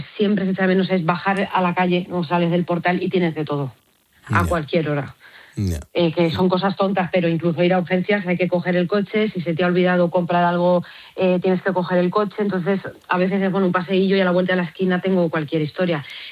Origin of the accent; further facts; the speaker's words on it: Castilla-La Mancha, Spain; yo soy toledana, la provincia de Toledo, pues bueno, hay pueblos pequeñitos